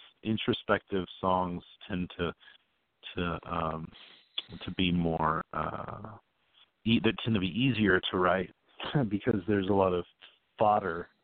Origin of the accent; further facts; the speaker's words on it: Amarillo, Texas, United States; Truth is, the song's about my hometown, Amarillo, Texas.